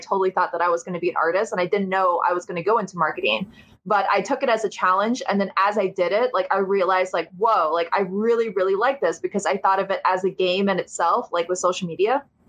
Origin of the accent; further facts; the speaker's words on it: Ohio, United States; So I'm from Ohio, which is kind of like, I talk to other people in other countries and I feel a kinship to them, because when you're not on the West Coast